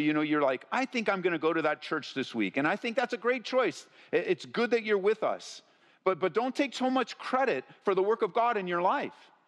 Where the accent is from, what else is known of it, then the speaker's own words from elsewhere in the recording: California, United States; As we grew up in Southern California, I mean, Marie and I got married, we didn't even move more than 10 miles from where we grew up.